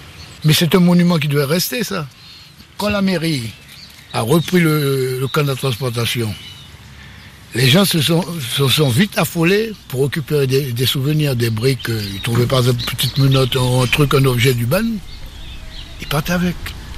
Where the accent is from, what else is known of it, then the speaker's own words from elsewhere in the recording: Saint-Laurent-du-Maroni, French Guiana, France; born there; Je suis né à Saint-Laurent et fils d'ancien forçat.